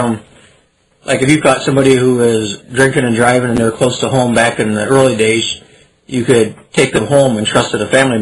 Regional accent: Michigan, United States; I was born and raised in Shiawassee County, Michigan. I lived in an old house that was over 100 years old that was part of the Underground Railroad for slaves.

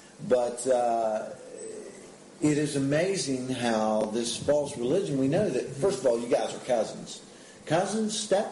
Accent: United States; And I'm an American, I'm a guest in this country, and I love this country.

